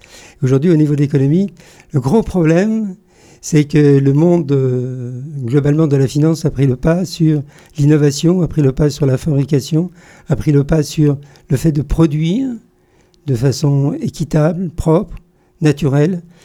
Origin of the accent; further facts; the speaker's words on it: Paris, Île-de-France, France; Je suis a priori breton, mais je suis né à Paris. Je suis né à Paris, hier Montparnasse, qui a été vraiment mon centre d'intérêt, puisque j'y suis baptisé, puis j'y ferai mes études secondaires